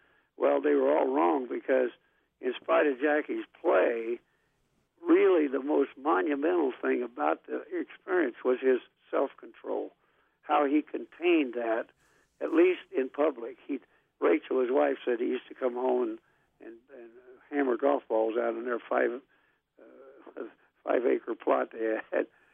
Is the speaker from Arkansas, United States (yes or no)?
no; Anderson, Indiana, United States; there was a section of my hometown of Anderson, Indiana, called Hazelwood.